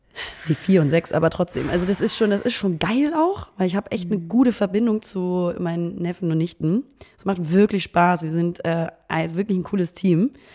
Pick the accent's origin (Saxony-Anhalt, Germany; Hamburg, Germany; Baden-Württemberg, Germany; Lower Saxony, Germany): Hamburg, Germany; Ich bin ja eigentlich ursprünglich aus Hamburg, also meine ganze Familie ist auch hier.